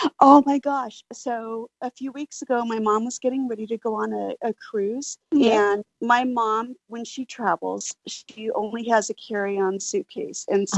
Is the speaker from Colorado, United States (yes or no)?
yes; Colorado, United States; So, I grew up in Colorado, but kids never have been, so that's what we're doing.